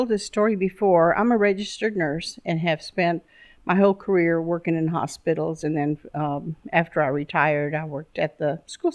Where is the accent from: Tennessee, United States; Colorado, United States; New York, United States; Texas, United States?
Texas, United States; West; Since we were living in West is my hometown, even though I didn't live here for 30 years, I started painting, and I wanted to paint the old buildings here.